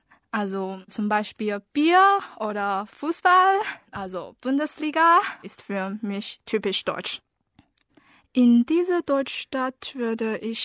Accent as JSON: {"language": "German", "town": "Xiamen", "region": "Fujian", "country": "China", "second_language": "German", "said": "aus China, Xiamen. Also Xiamen ist eine Stadt in Südchina. Und ich bin geboren im Jahr 1993. Ich bin noch eine Schülerin in einer Fremdsprachenschule in Xiamen."}